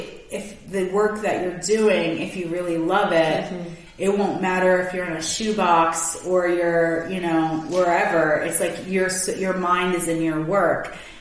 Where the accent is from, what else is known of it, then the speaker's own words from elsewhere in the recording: San Diego, California, United States; I came from San Diego, and I was like, they don't work.